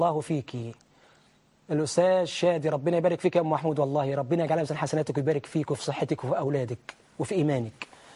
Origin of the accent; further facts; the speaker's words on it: Egypt; أنا مواطن مصري، حتى لو ما كنتش مسلم، مواطن، مجرد مواطن.